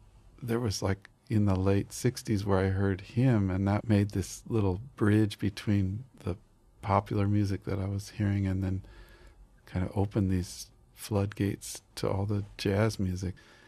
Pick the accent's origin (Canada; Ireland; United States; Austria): United States; Denver, Colorado; Growing up in Denver when I was a kid